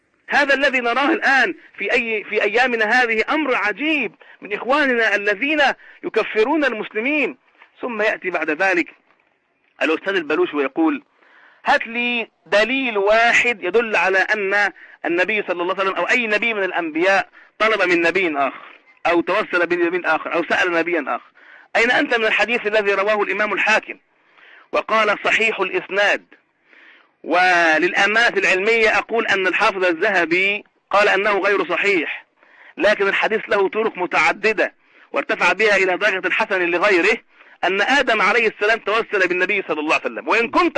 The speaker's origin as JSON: {"language": "Arabic", "country": "Egypt", "said": "كما يقولون عندنا في مصر"}